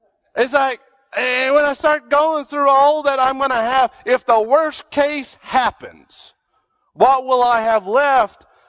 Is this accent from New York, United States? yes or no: no; North Carolina, United States; also born or lived in Pennsylvania; We lived in Pennsylvania. I was born in Pennsylvania. And we moved to North Carolina a month after I turned 6.